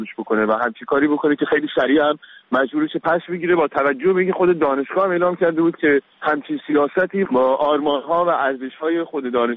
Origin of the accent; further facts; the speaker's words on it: Iran; به عنوان یه ایرانی